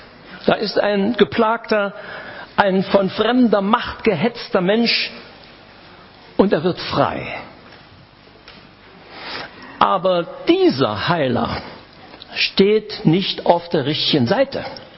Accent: Friedensau, Saxony-Anhalt, Germany; in Friedensau, wo ich herkomme

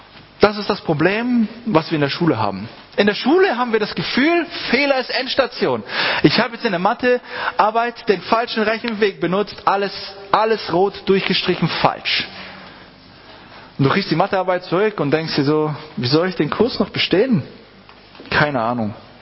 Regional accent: Baden-Württemberg, Germany; Ich bin aus dem Schwarzwald eben.

